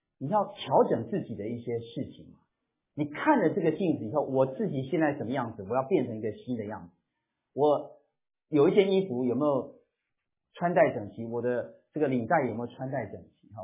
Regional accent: China; 我们有时候中国人会套关系，一个关系再借一个关系，这叫官说了，我们中国人特别喜欢这样子。

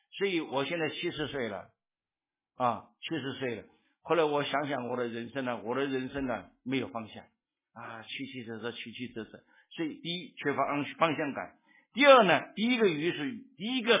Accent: Taiwan; 所以我们年轻的时候在台湾长大的人都听过一句话

